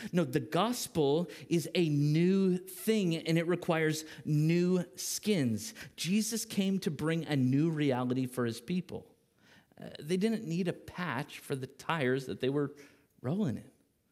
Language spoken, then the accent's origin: English; California, United States; I'm from California, so I'll tell you how it's made.